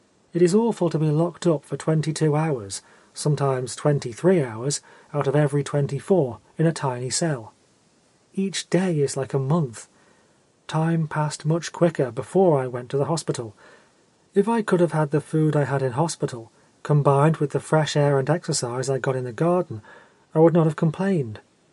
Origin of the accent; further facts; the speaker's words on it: Scotland, United Kingdom; I'm a Scotsman and that I'm a poet.